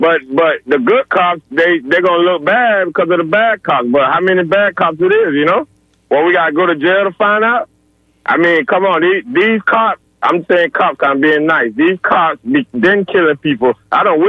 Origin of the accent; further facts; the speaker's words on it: Tampa, Florida, United States; Yeah, okay. I'm from Tampa, man.